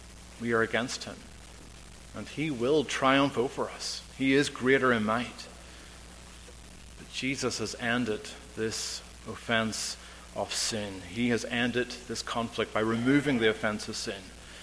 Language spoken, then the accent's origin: English; Northern Ireland, United Kingdom; growing up in Northern Ireland, there were a number of paramilitary organizations